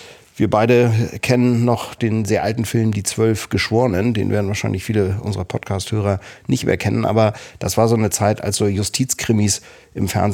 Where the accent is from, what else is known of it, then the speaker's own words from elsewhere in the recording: Kiel, Schleswig-Holstein, Germany; Wir sind beide in ungefähr einem Alter. Wir stammen beide aus Kiel.